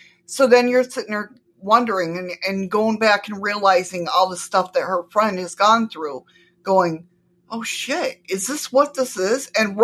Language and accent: English; Texas, United States; also born or lived in Ohio; I grew up in Texas and only lived in Ohio for a few years.